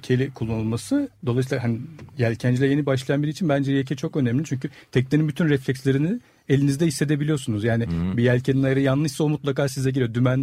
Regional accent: Balıkesir, Turkey; Balıkesirliyim ben.

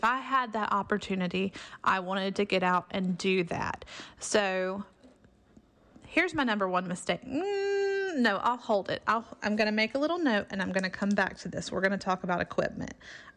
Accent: Columbus, Georgia, United States; go around my hometown of Columbus, Georgia

